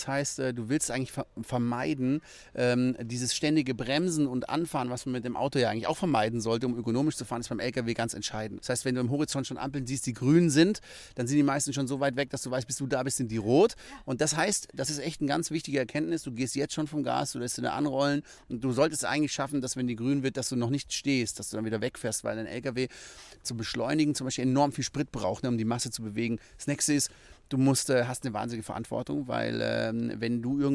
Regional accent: Baden-Württemberg, Germany; Also wir sind ja im Schwarzwald aufgewachsen

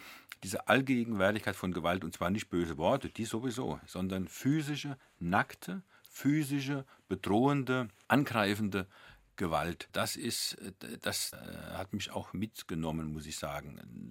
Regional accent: Bavaria, Germany; Also ich bin ja Franke, Unterfranke

